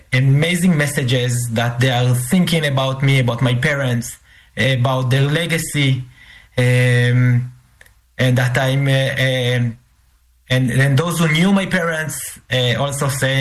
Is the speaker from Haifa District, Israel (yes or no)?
yes; Benyamina, Haifa District, Israel; Benyamina, in my hometown, in my home, yes.